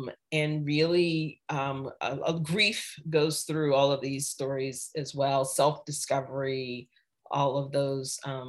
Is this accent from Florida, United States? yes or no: yes; Florida, United States; There are lots of Souths. I'm from Florida. That's a whole different South, as you know.